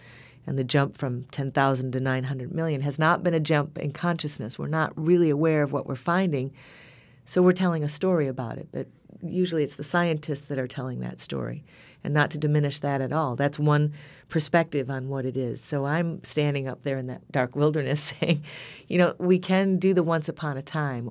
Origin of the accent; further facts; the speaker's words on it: Michigan, United States; I'm from Michigan, have lived here all my life. I moved to northern Michigan about 10 years ago.